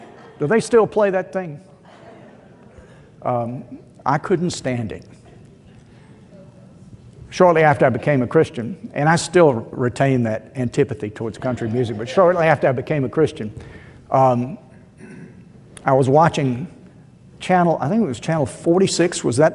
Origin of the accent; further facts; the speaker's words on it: Columbus, Georgia, United States; Growing up in Columbus, Georgia, in the early days of television, and waiting to hear my favorite cowboy show come on at 5 in the afternoon. There was only one station in Columbus at the time.